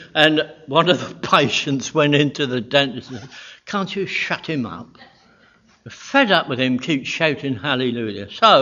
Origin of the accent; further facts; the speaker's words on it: Pakistan; born there; And there was a war in Afghanistan, and where I was born was near the Khyber Pass, where my father was in the British Army.